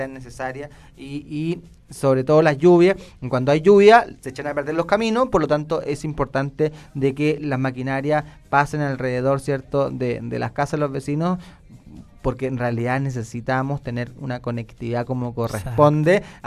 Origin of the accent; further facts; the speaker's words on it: Ñiquén, Ñuble, Chile; me puede buscar en Facebook como … porque soy de Iñiquén.